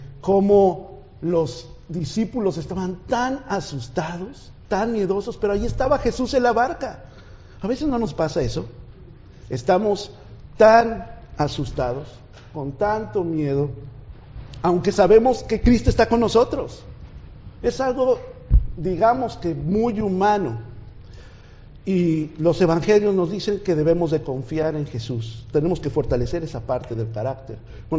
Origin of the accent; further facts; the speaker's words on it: Mexico; Bueno, yo soy de México y soy mexicano.